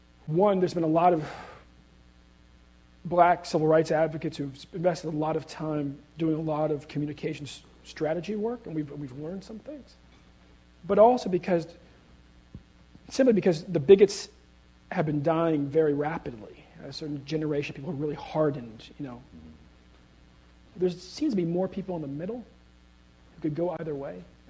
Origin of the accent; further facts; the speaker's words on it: California, United States; One's from St. Louis, one's from Chicago, you know, one's from New Orleans, I'm from California.